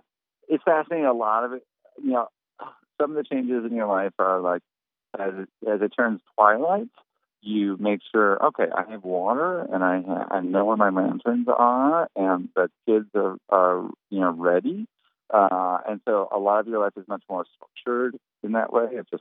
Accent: Chicago, Illinois, United States; now in Puerto Rico; when I first moved to Puerto Rico, I was like, I can't wait for a hurricane because I like storms. I'm from Chicago. I like the big thunderstorms.

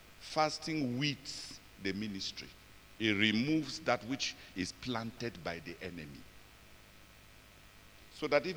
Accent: Cameroon; We came from Cameroon. We don't know what works.

